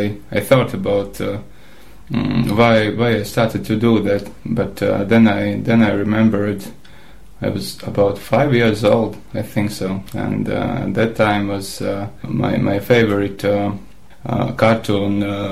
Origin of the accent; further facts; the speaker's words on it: Madona, Latvia; English is a second language; I'm originally from Maduena. It's about 280 kilometers from Riga, and small town. There is living about 10,000 people.